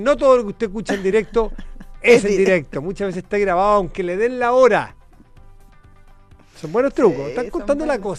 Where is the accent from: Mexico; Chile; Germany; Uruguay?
Chile; accent: Chilean; Se me olvidaría el acento chileno en 2 segundos.